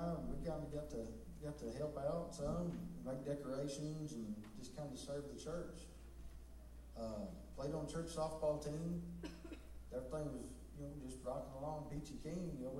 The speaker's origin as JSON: {"language": "English", "town": "Eagle Rapids", "region": "Michigan", "country": "United States", "tie": "born or raised there", "said": "I was born in Eagle Rapids, Michigan, and as a pretty young, we attended First United Methodist Church in Eagle Rapids."}